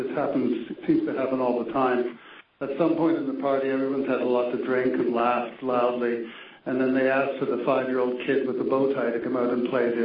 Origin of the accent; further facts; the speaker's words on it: Canada; born there; I was in the first wave of people in Canada who was born as a Canadian citizen.